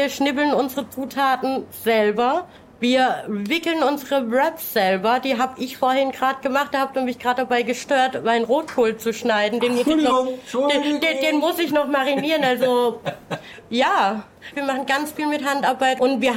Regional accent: Munich, Bavaria, Germany; Ich bin aus München.

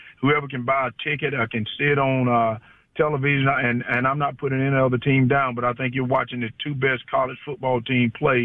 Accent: United States; I'm an American. I'm an American. I live in America, and I got an American son.

